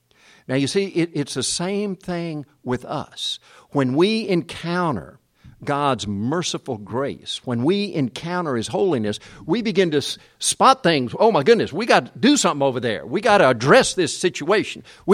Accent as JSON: {"language": "English", "country": "South Korea", "tie": "born or raised there", "said": "Growing up in Korea, all the engines were steam engines."}